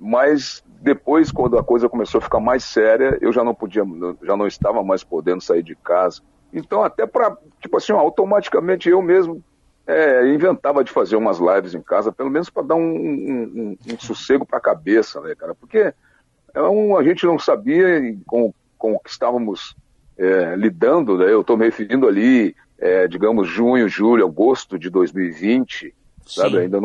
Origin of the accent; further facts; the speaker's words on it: Uruguaiana, Rio Grande do Sul, Brazil; now in Porto Alegre, Brazil; o meu último show, antes da pandemia, foi em Uruguaiana, cara, lá na minha terra